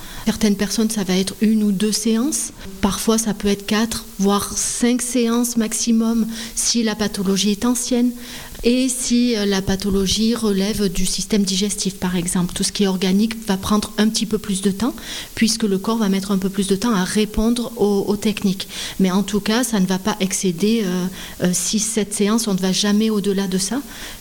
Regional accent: Gap, Provence-Alpes-Côte d'Azur, France; Alors moi je suis originaire de Gap, mais je suis arrivée pour créer mon entreprise à Gap en 2014.

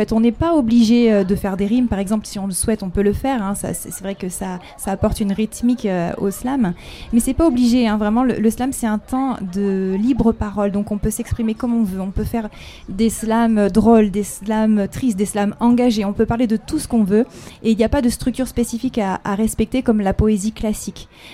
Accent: Reims, Grand Est, France; Alors à la base, moi je suis rémoise, je viens de Reims, mais ça fait 3 ans que j'habite maintenant Manosque.

